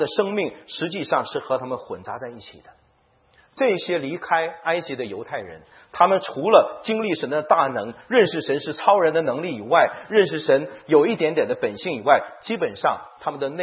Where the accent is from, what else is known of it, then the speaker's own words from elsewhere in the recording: China; now in Canada; 我们在座很多的移民之所以移民到加拿大来，很多人是为了儿女的缘故。